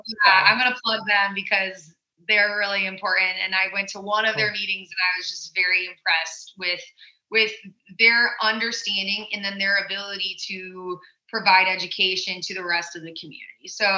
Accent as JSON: {"language": "English", "town": "Elgin", "region": "Illinois", "country": "United States", "tie": "born or raised there", "said": "And being that I was born and raised in Elgin, which is a suburb of Chicago, and my father is from the south side of Chicago, we had to get some Chicago roots."}